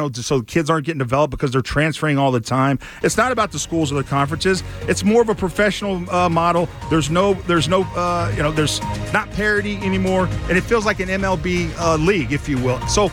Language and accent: English; Houston, Texas, United States; You know, I grew up in Houston